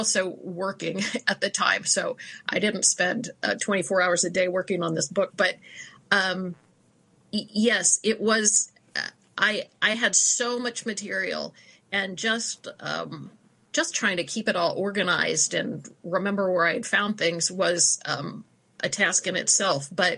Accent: Midwest, United States; I'm a Midwesterner.

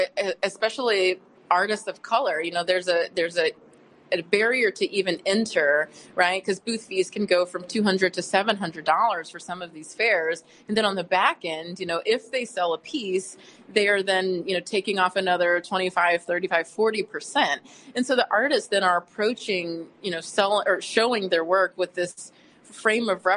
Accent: Indianapolis, Indiana, United States; But we love Indianapolis. You know, I'm from Indianapolis.

